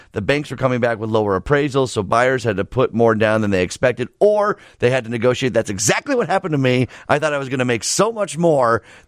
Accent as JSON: {"language": "English", "town": "Downers Grove", "region": "Illinois", "country": "United States", "tie": "born or raised there", "said": "Your office out in Downers Grove, right? My hometown."}